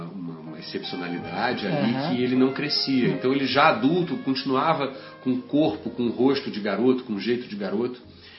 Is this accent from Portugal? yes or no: no; Rio de Janeiro, Brazil; Eu passei com a parte da minha infância no Rio Comprido, logo depois do túnel Rebouças. Sim. Mas a partir dos 8 anos eu sou um garoto zona sul mesmo, né? Assim, até os meus 16 eu morei no Leblon.